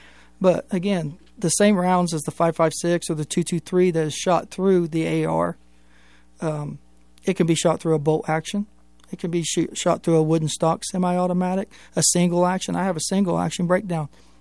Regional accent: Appalachia, United States; accent: hillbilly; You know, I don't speak Russian, and with my hillbilly accent, there's just no way I could even get it out.

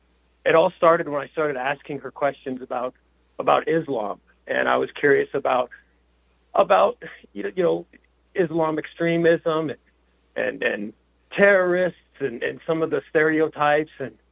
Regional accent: La Porte, Colorado, United States; Okay, well, I'm in my late 30s, born and raised in Colorado, and I grew up in La Porte.

